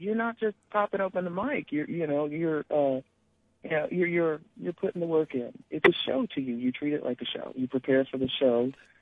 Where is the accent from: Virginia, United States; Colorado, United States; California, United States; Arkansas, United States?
Colorado, United States; You know, I'm from Colorado, and I say Colorado